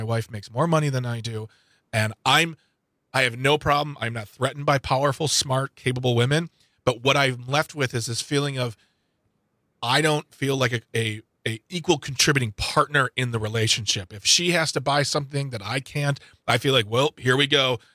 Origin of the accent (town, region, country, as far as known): Midwest, United States